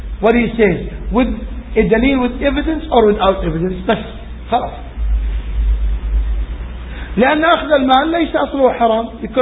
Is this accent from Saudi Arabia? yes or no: yes; Saudi Arabia; هل تخميني أنا لأني قادم من السعودية؟ Is it my guessing because I'm coming from Saudi?